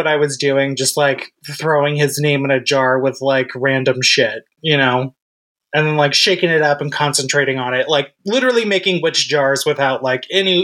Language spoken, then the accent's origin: English; Florida, United States; And then, of course, being, like, queer and young, growing up in Florida, I was super in love with this kid in high school